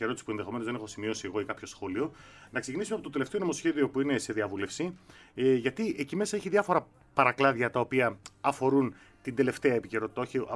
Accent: Macedonia, Greece; επειδή εγώ είμαι Μακεδόνας

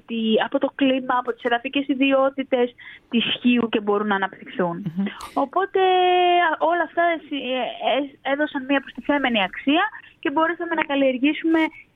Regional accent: Chios, North Aegean, Greece; Ήθελα πάρα πολύ να γυρίσω στη Χίο, στο νησί μου

